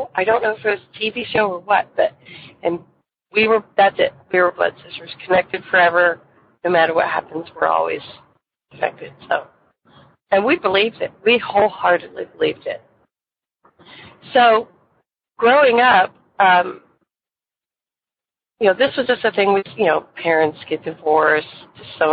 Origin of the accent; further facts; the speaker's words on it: Indiana, United States; from Indiana.